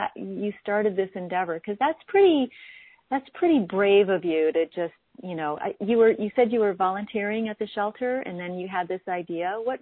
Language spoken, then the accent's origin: English; Oakland, California, United States; which is a lovely space here in my hometown of Oakland, California